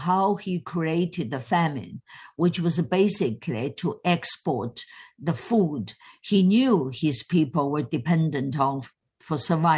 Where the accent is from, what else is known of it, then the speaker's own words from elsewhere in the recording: Sichuan, China; moved away as an adult; I came from Sichuan province, a province of 90 million people.